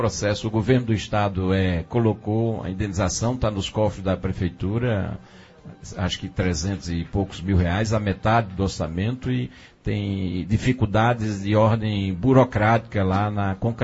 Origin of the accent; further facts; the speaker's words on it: Carnaíba, Pernambuco, Brazil; eu, minha terra Carnaíba, ela, eu carrego ela dentro do peito.